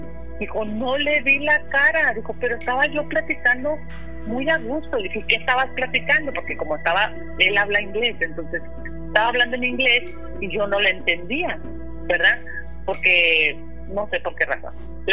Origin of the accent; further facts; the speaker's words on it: Monterrey, Nuevo León, Mexico; also born or lived in Torreón; viví en el rancho de mis abuelos allá en Torreón, yo soy de Monterrey, Nuevo León. Okay. Ahí viví bastante cuando estábamos chiquillos.